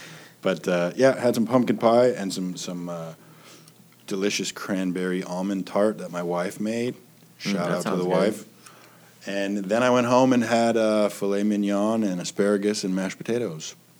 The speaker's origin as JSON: {"language": "English", "town": "Las Vegas", "region": "Nevada", "country": "United States", "tie": "born or raised there", "said": "I grew up in Las Vegas. People ask me this all the time. I grew up in Las Vegas. I've been here for 25 years"}